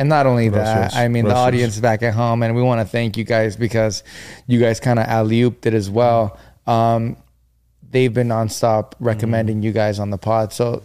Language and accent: English; Norwalk, California, United States; also born or lived in Murrieta / Temecula; so I was raised in Norwalk right here in LA, mm-hmm. and then I was raised in Murrieta, Temecula, which is the IE, so I repped the IE hard.